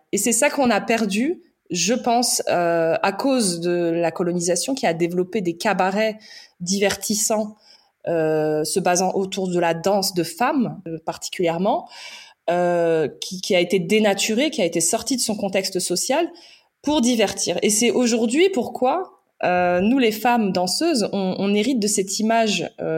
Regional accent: Morocco; je suis d'une petite tribu, je suis marocaine, mais je ne suis ni Rifaine ni Chelha. Voilà, je suis Zénette.

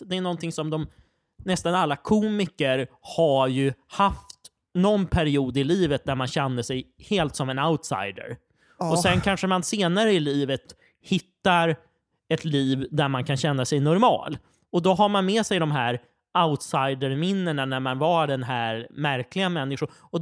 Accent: Sweden; utomlands så måste man alltid liksom lägga till några skämt på temat att man är svensk och typ att ja men jag är svensk

